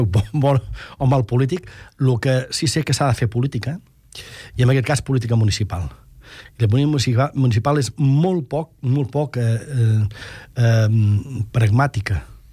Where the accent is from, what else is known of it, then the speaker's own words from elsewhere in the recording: Vic, Catalonia, Spain; now in Barcelona, Spain; jo sóc l'any 55 nascut a Vic, jo sóc fill de Vic. Jo estrany vaig venir cap a Barcelona, jo sóc català de soc arrel, i conec perfectament el poble català.